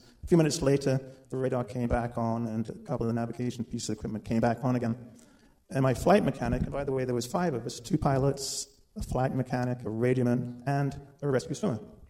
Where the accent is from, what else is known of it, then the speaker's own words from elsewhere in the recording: England, United Kingdom; And if I had, as an English guy, I wouldn't have said badass anyway. It would have been bad ass.